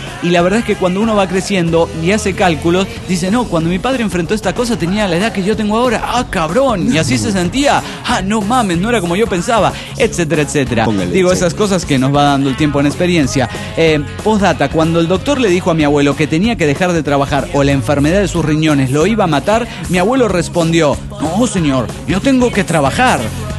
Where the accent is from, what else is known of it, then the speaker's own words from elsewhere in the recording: Desaguadero, La Paz, Bolivia; de Desaguadero, Bolivia.